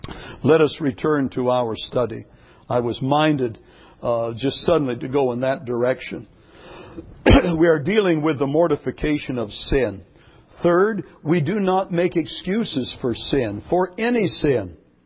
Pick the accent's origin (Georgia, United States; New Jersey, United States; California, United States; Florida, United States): California, United States; Well, I'm from California, and they just absolutely made my life miserable. "You're one of those carnal Californians," they told me.